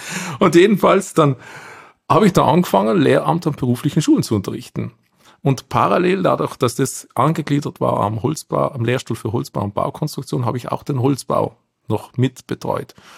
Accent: Steinegg, Trentino-Alto Adige, Italy; in Steineck, das ist gleich neben Bozen

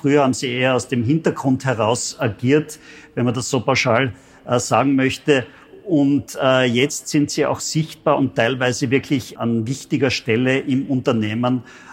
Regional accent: Austria; now in Greece; Natürlich als Österreicher, wenn man hierher kommt, schätzt man natürlich das Klima, man schätzt die Kulinarik.

